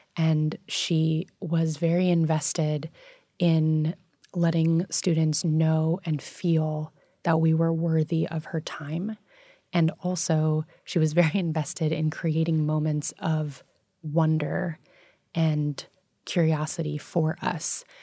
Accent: New York City, New York, United States; So as we spoke about, I grew up in New York City and I attended an international school from kindergarten through 12th grade, which means that there were kids around me from all over the world.

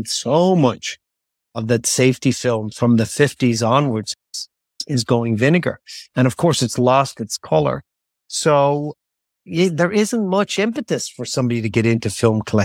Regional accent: Ireland; I grew up in Ireland and just that film culture didn't really exist there.

